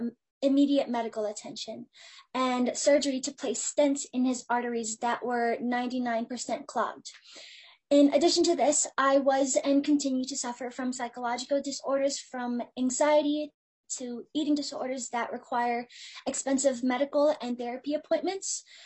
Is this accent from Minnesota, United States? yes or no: yes; Little Canada, Minnesota, United States; I was born and raised in Little Canada, Minnesota